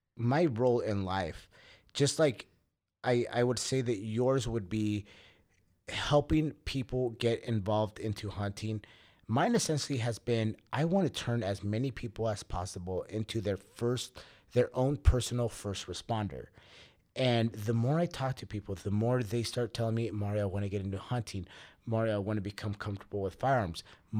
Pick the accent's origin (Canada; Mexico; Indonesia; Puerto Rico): Mexico; now in United States; I came from Mexico where we processed and killed all of our food.